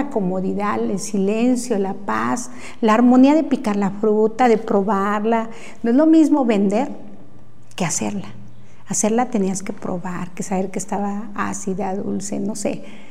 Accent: Mexico; a mi pueblo, a mi México

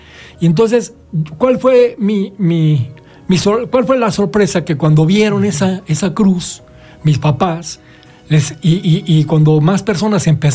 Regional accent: Mexico City, Mexico; born there; yo pues nací en el sur, en la Ciudad de México

